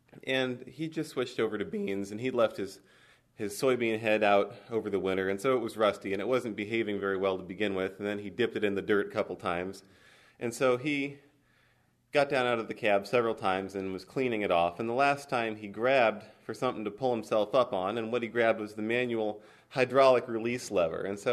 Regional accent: Fulton County, United States; I grew up over in Fulton County, and Tata was my first word, and it meant tractor.

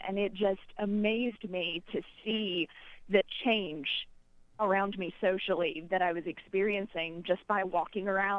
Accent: Georgetown, Kentucky, United States; now in Lexington, United States; I'm 27 years old. I grew up in Georgetown, graduated from EKU in 2011. I currently live in Lexington

